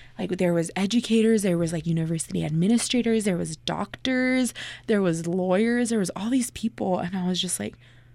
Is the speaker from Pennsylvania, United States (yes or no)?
no; Lovelock, Nevada, United States; also born or lived in Reno, United States; I was born in Reno, and I graduated in Pershing County High School in Lovelock, Nevada.